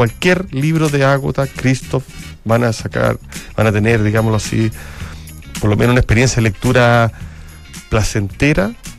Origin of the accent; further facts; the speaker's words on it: Chile; nosotros tuvimos un acercamiento a ellos como chilenos